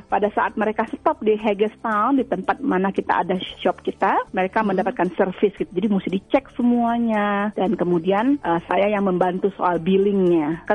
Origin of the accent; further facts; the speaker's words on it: Indonesia; Kita orang Indonesia, kita yakin bahwa kita punya kualitas tersendiri